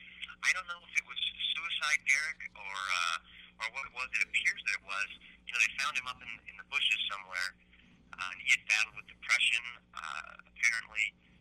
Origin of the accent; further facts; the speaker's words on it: Hollywood, California, United States; There's so many people that I knew, that I grew up with in Hollywood, who had similar fates.